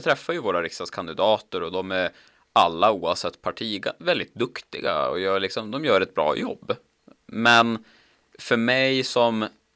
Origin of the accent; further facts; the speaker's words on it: Norrbotten County, Sweden; Men vi är alla norrbottningar. Och det här märker man ju om man faktiskt är i hela Norrbotten.